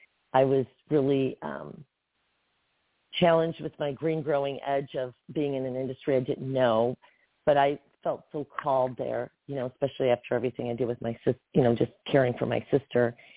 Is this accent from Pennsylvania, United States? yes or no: no; Michigan, United States; I grew up in Michigan. I ended up becoming, getting into the fashion industry and eventually moved to LA for it.